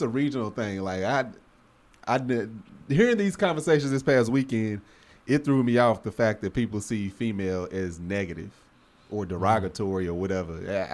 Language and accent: English; the South, United States; Again, I'm from the South. I wasn't used to that.